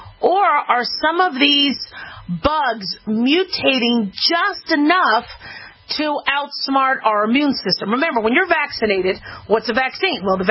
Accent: Las Vegas, Nevada, United States; 3 new cases of measles have been confirmed in Las Vegas. This is my hometown.

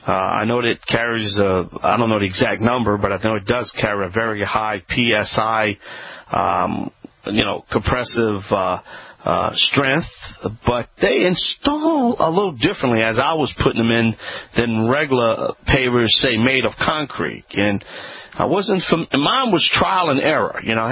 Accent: Louisiana, United States; I am the Cajun man from the Bayou Land.

